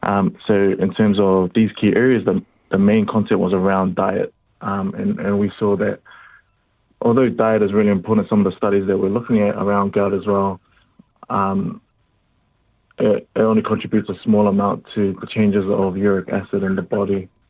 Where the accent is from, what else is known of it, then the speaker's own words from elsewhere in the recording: Tonga; now in New Zealand; I was born in Tonga. Grew up in Tonga. We migrated to New Zealand in the early 2000s. My father's from an island called Whelemea Hapai, and my mother's from another island called Waimalova Va'u.